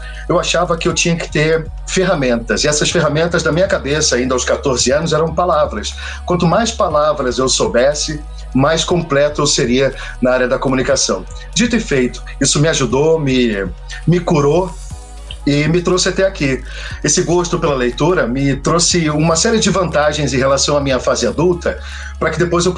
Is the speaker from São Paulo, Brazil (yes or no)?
no; Belo Horizonte, Minas Gerais, Brazil; also born or lived in Rio de Janeiro, Brazil; Eu sou carioca, mas quando eu tinha 7 anos, a minha família toda, meu pai trabalhava na Unilever. E aí ele foi transferido para Belo Horizonte, onde a gente passou boa parte da vida.